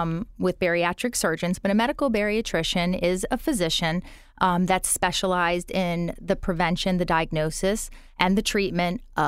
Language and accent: English; Florida, United States; I'm sorry. I grew up in South Florida, went to medical school down there, met my husband down there.